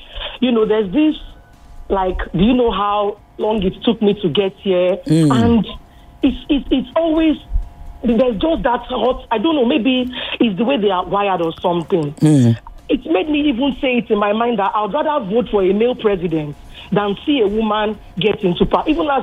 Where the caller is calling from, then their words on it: Ikorodu, Lagos, Nigeria; I'm calling from Ikorodu.